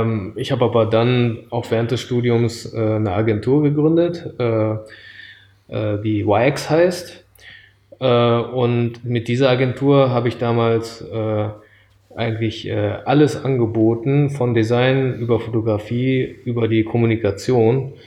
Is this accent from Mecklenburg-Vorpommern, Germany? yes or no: no; Düsseldorf, North Rhine-Westphalia, Germany; also born or lived in Japan; geboren wurde ich in Japan, das ist schon lange her. Ich sage jetzt auch nicht, wie alt ich bin. Und aufgewachsen bin ich in Nordrhein-Westfalen, in Düsseldorf, da wo auch viele Japaner leben. Bin dort zur japanischen Schule gegangen und zur deutschen Schule